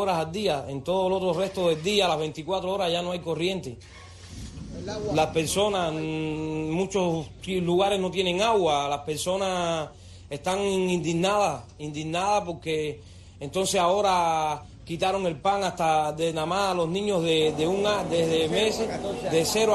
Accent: Cuba; moved away; Salimos de Cuba buscando otra vida, otras cosas nuevas, porque aquello está malo.

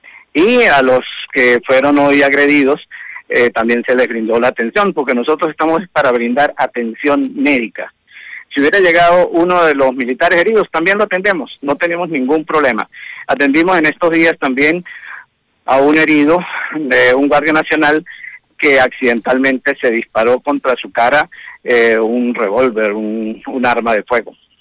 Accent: Venezuela

